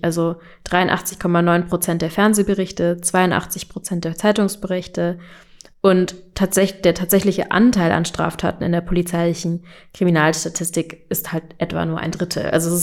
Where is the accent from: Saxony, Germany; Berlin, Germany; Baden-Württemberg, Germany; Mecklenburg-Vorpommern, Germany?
Berlin, Germany; also ich bin selbst auch Berlinerin, ich bin jetzt nicht in Neukölln aufgewachsen, aber ich war schon viele Male in Neukölln